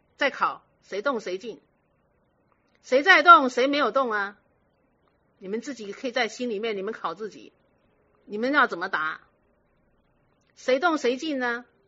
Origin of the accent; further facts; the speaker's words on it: China; 所以我们中国人就是自私，就是考虑到自己